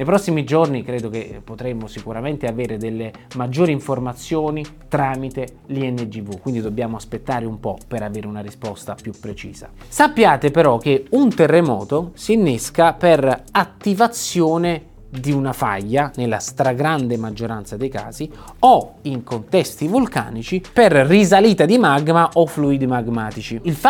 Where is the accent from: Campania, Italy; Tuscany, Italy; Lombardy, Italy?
Campania, Italy; Naples; e qui lo dico da napoletano e da geologo